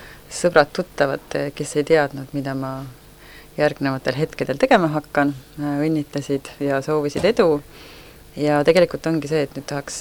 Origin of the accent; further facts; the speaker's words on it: Paide, Järva County, Estonia; Jaa, ma tulen Paidest, olen siin üles kasvanud, siis olnud päris mitukümmend aastat Paidest ära ja nüüd siis taas jälle Paidekas.